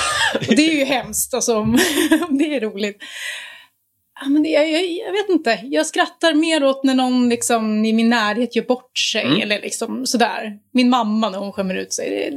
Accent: Västerås, Västmanland County, Sweden; I Västerås.

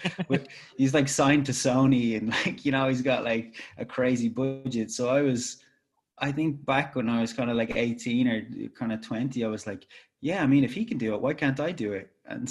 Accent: Ireland; you know what, I'm Irish and I make tunes and I make art and I'm here

